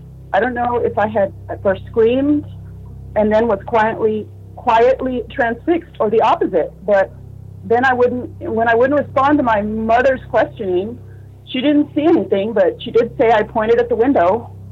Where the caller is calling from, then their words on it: Yuma, Arizona, United States; Yuma, Arizona.